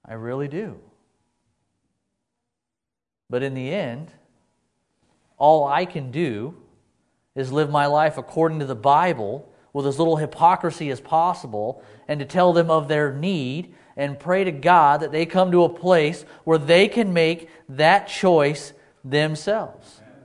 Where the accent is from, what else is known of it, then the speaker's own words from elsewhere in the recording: Idaho, United States; When I was in Muskogee, Oklahoma, I met a man who was born and raised in Idaho like me